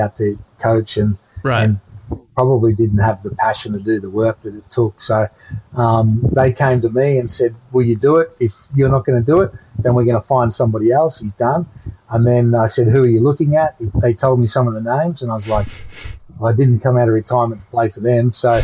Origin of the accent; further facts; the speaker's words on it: Victoria, Australia; a kid growing up in Victoria where, you know, basketball wasn't very big